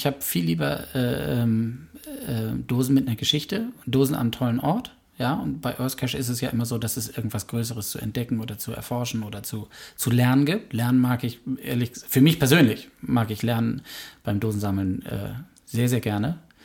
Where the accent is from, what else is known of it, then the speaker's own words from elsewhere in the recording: Hamburg, Germany; gerade im Nordosten, da wo ich herkomme, Nordosten Hamburgs